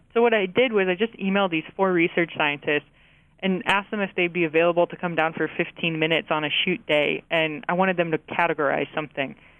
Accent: South Dakota, United States; I grew up in South Dakota, so it's not like we had a ton of museums. We did have a couple smaller institutions, but nothing to like the scope of like the Field Museum in Chicago.

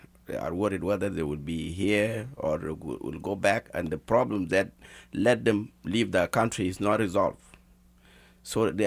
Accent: South Sudan; now in United States; But I come from South Sudan.

